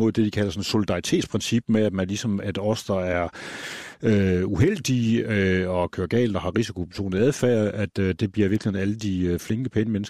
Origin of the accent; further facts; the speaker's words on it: Jutland, Denmark; nu er jeg fra Jylland